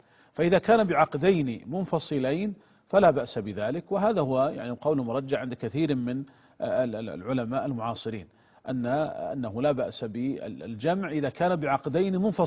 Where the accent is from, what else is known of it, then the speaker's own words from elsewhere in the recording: Saudi Arabia; عندنا في المملكة العربية السعودية